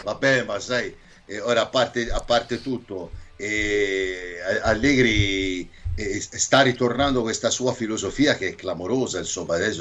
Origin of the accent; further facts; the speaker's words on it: Tuscany, Italy; io da toscano ho goduto, no, per dire, nel mio derby.